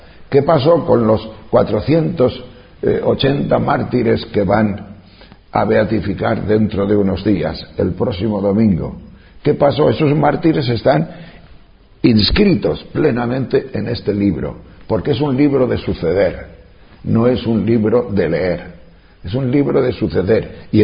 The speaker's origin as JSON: {"language": "Spanish", "town": "Madrid", "region": "Community of Madrid", "country": "Spain", "said": "nos preguntaban, ¿de dónde sois? De Madrid."}